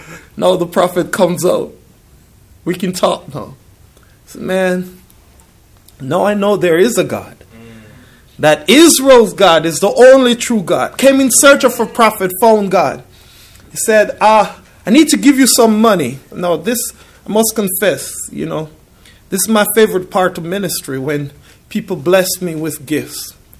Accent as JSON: {"language": "English", "country": "Jamaica", "said": "I'm from Jamaica."}